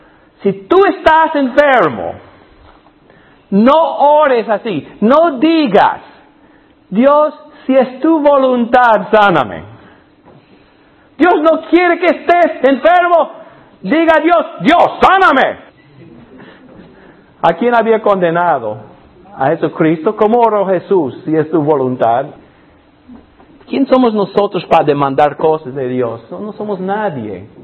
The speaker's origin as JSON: {"language": "Spanish", "region": "Alabama", "country": "United States", "said": "Nunca había visto tal cosa, yo soy de Alabama, en Alabama no se hace esto."}